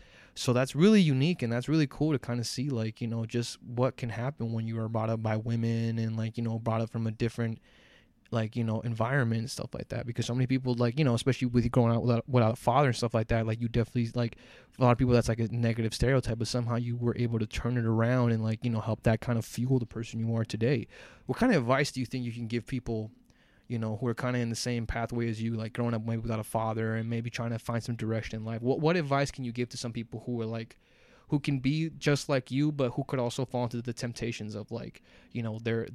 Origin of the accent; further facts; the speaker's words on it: Los Angeles, California, United States; especially in the area that we grew up in here in South Central.